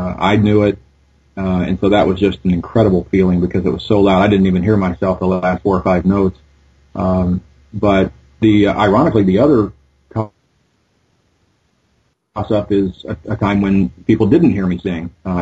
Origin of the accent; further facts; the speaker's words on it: United States; It's not as easy an answer as you might expect, being an American, because ours is a lovely anthem.